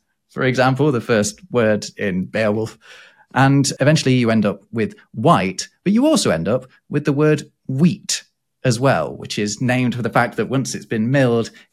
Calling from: Germany; Yeah, and I'm speaking from Germany, where it's schwarz.

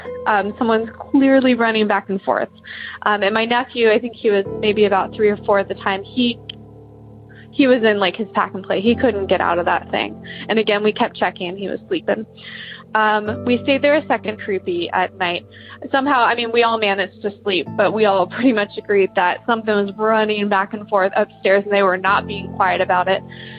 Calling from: Columbus, Ohio, United States; I'm from Columbus, Ohio.

